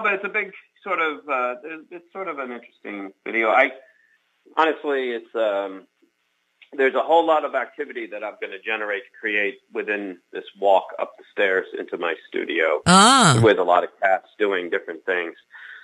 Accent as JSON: {"language": "English", "town": "New Rochelle", "region": "New York", "country": "United States", "tie": "born or raised there", "said": "I grew up in Westchester, New Rochelle, and you know, we had a country club up the street from me that didn't let Jews join."}